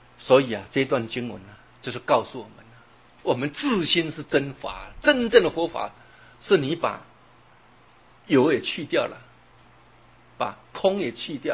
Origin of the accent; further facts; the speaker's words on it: China; 你看我们中国人很厉害、啊、讲学佛就讲对了，对不对？